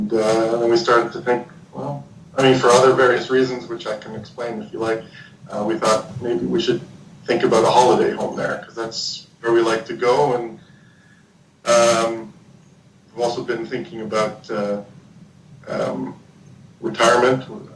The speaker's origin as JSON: {"language": "English", "town": "Toronto", "region": "Ontario", "country": "Canada", "lives_now": "Dubai, United Arab Emirates", "said": "I'm Canadian from Toronto."}